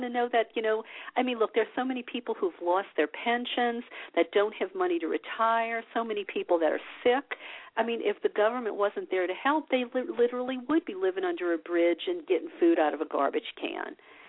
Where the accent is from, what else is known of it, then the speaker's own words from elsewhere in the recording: the South, United States; I mean, I grew up in the South. I know what it's like in a lot of black communities.